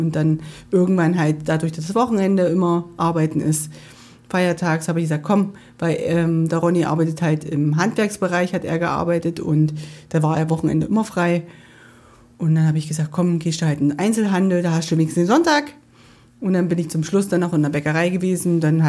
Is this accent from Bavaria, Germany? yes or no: no; Thalberg, Brandenburg, Germany; moved away as an adult; also born or lived in Elsterwerda; now in Allgäu, Germany; Genau, also geboren bin ich in Elsterwerda, aber sesshaft von Thalberg, ganz normal, aus dem Elbe-Elster-Kreis und bin halt, ja, nach einem Jahr, oder wo ich 23 geworden bin, sind wir ins Allgäu gegangen, aber vorher, wie gesagt, immer hier sesshaft gewesen